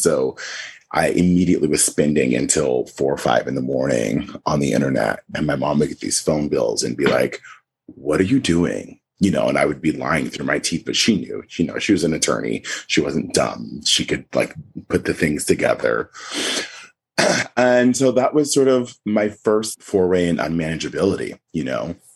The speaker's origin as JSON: {"language": "English", "region": "Pacific Northwest", "country": "United States", "tie": "born or raised there", "said": "I grew up in the Pacific Northwest in a predominantly white neighborhood. We were the only Black family in my neighborhood."}